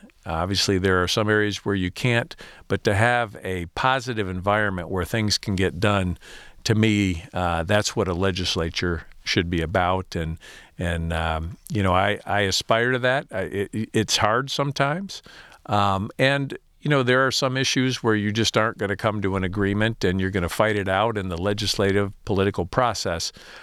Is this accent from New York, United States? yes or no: no; Midland, Michigan, United States; now in Caledonia, United States; even though it meant leaving my hometown of Midland. It was closer to her family.